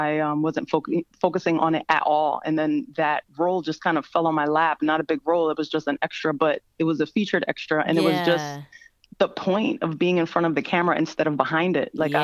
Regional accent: Jersey City, New Jersey, United States; You know, where I'm from, I grew up in Jersey City, and where I'm from, I didn't have any famous people around me or in my family

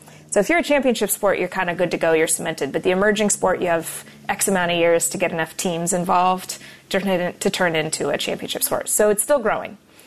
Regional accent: Oregon, United States; also born or lived in Texas; So I grew up in Oregon, but I rode for Texas Christian University's equestrian team.

